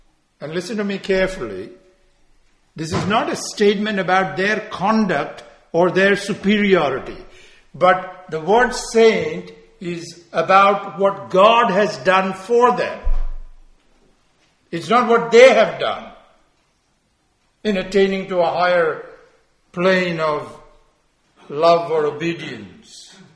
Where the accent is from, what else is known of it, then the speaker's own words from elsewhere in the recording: India; moved away; When I was growing up in India, we went to an English Catholic school. They had the best schools.